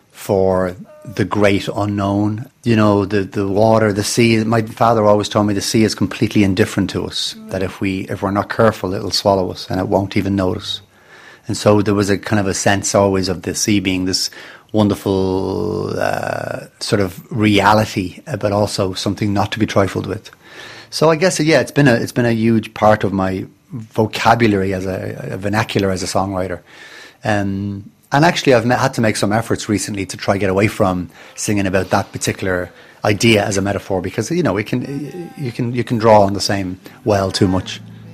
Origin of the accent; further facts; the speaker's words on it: Dublin, Leinster, Ireland; I grew up close to the sea. I grew up in Dublin, which is a harbour town.